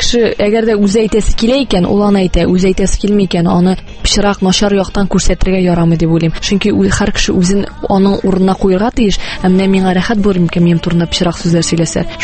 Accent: Aznakayevo, Tatarstan, Russia; now in Kazan, Russia; Мин үзем Озакай ягыннан инде, Озакайда туып үстем. Хәзерге вакытта Казанда яшим.

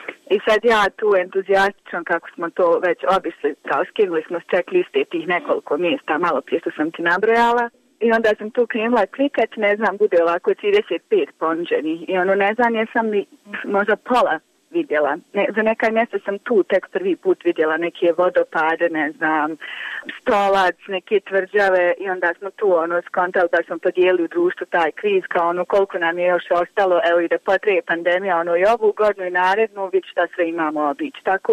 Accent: Kakanj, Federation of Bosnia and Herzegovina, Bosnia & Herzegovina; mi smo iz Kaknja

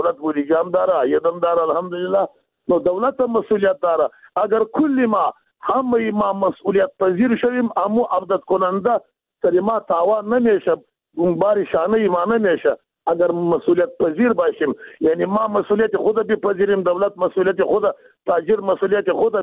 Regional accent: Afghanistan; ما افغان هستیم، از افغانستان هستیم.

